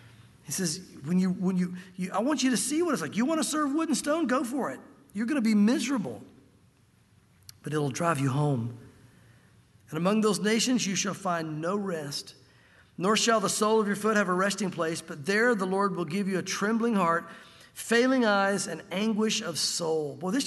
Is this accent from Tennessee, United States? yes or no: yes; Tennessee, United States; I'm a Tennessee boy. I grew up in the South. I'm not an outsider coming in talking bad about our food.